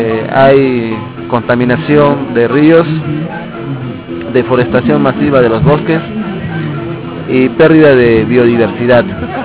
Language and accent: Spanish; Peru; Vengo de la frontera de Perú con Brasil y Bolivia. Soy del pueblo Shipibo y actualmente vicepresidente de ICEP, una organización indígena en la Amazonía peruana.